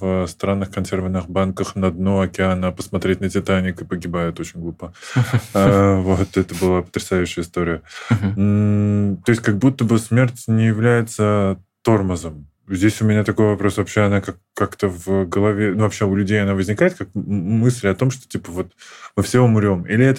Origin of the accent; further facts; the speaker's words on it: Moscow Oblast, Russia; Я из Подмосковья